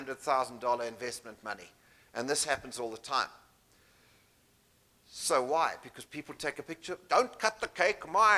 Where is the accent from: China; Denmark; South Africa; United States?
South Africa; now in Canada; So when I moved to Canada from South Africa, when I immigrated in 2006, 2007, I decided I wasn't going to hang out with the South Africans